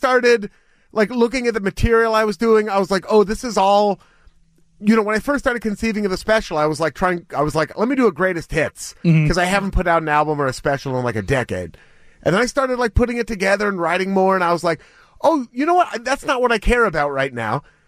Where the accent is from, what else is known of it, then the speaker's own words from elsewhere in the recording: Beaverton, Oregon, United States; Westview is in Portland, but I grew up with a Beaverton address, so I come by it honestly.